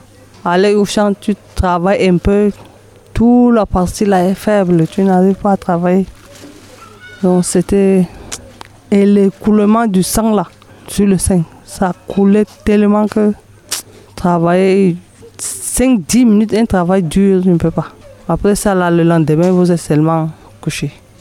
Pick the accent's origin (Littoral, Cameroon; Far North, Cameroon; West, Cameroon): Far North, Cameroon; Tokombéré; born there; je suis née à Tokombéré en 1975, je suis ménagère.